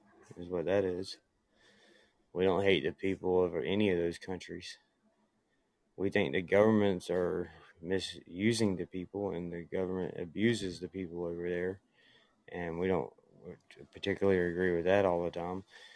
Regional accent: South Carolina, United States; South Carolina. South Carolina is the state I'm from.

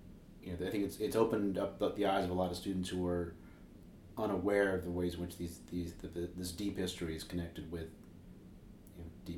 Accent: United States; And I say that as an American who, despite having a Canadian mother, knows nothing about Canadian history.

